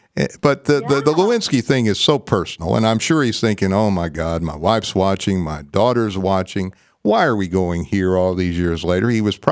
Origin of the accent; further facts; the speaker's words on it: Little Rock, Arkansas, United States; I remember I grew up in Little Rock 10 years, and I was there when he was elected to his first office as Attorney General.